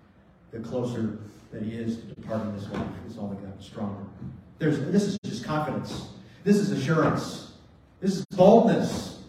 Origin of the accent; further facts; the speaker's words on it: East Coast, United States; now in Canada; I mean, I'm from the East Coast. I lived up and down the East Coast for years.